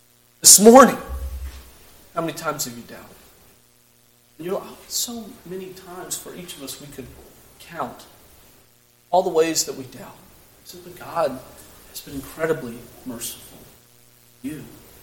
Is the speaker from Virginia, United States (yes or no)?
yes; Harrisonburg, Virginia, United States; I grew up in Harrisonburg, Virginia, grew up around a bunch of deer and cornfields